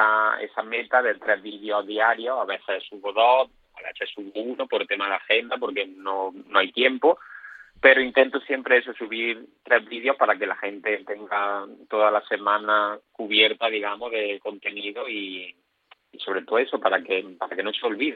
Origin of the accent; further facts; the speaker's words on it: Jaén, Andalusia, Spain; soy de Jaén, y aquí en Jaén, quien más, quien menos, la aceituna la ha catado